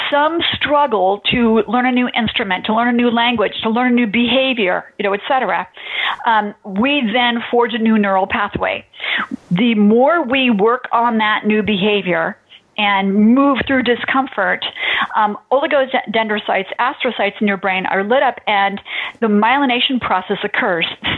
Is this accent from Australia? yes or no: no; Palos Verdes, California, United States; moved away; also born or lived in Greenwich, Connecticut; I grew up in Palos Verdes, California, but then when we transferred and we went to Greenwich, Connecticut, they actually had very specific cliques.